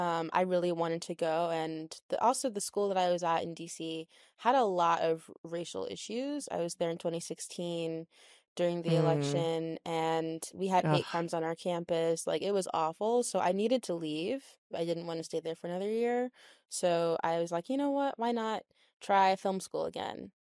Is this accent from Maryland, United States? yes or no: yes; Maryland, United States; So growing up in Maryland, I was surrounded by a lot of kind of middle, upper class Black families.